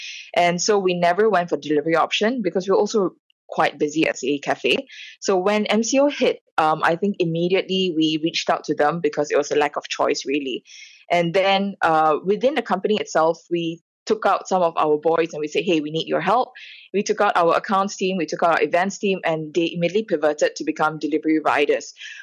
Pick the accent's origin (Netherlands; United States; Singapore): Singapore; I'm personally Singaporean, so I don't read Malay